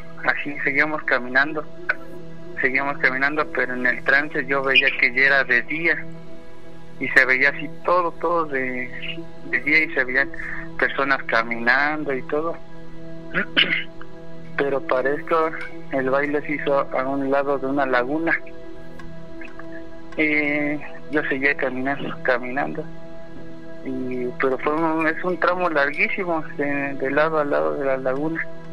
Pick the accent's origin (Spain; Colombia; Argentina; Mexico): Mexico; Jocotitlán, State of Mexico; Yo soy de Jocotitlán, Estado de México.